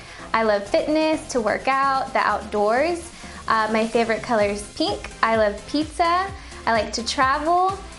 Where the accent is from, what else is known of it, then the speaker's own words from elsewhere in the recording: Conroe, Texas, United States; I'm from Conroe, Texas